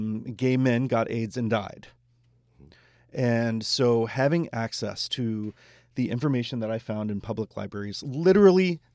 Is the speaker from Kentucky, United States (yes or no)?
yes; Kentucky, United States; Well, I grew up in Kentucky, and public libraries saved my life.